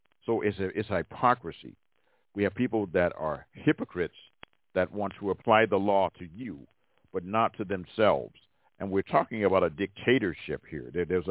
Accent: Birmingham, Alabama, United States; with me growing up in Birmingham and seeing how the police were machine gunning us, and the fire department was blowing up our homes and our churches.

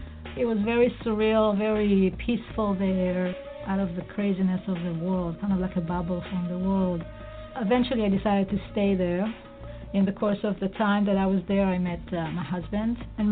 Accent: Israel; I grew up in Israel, secular family. Of course, we did the holidays and like everybody in Israel does.

